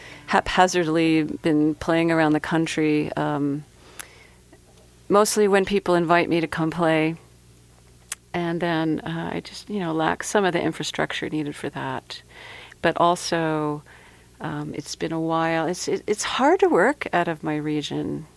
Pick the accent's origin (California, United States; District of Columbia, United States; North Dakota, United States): District of Columbia, United States; Washington; now in Salt Lake City, United States; which is why I moved to Salt Lake, because I'm originally from Washington, D.C.